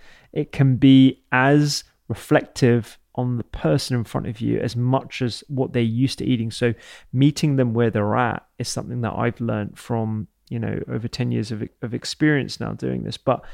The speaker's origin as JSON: {"language": "English", "region": "Punjab", "country": "India", "said": "And my traditional diet, you know, I'm Punjabi Indian."}